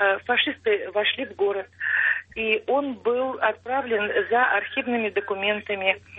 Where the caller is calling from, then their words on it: Bishkek, Kyrgyzstan; Я звоню из Бишкека.